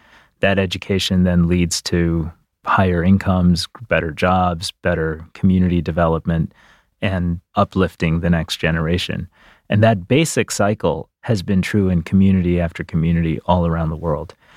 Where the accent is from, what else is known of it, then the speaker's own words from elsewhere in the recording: Detroit, Michigan, United States; My dad worked at Ford Motor Company. I grew up around Detroit. I thought I could be in the auto industry and I was a car kid.